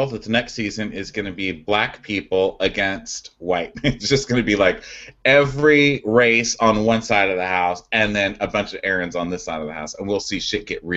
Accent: Texas, United States; I'm from Texas. I know a lot of huggable racists.

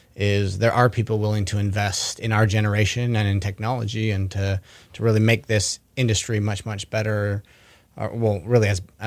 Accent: Utah, United States; I'm from Utah, so, I kind of miss my mountains a little bit.

